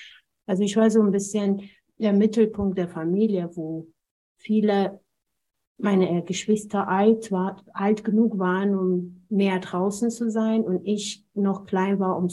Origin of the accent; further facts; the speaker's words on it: Ethiopia; German is a second language; now in Germany; In meiner Kindheit in Äthiopien gab es nicht diese Frage, was willst du werden, wenn du groß bist?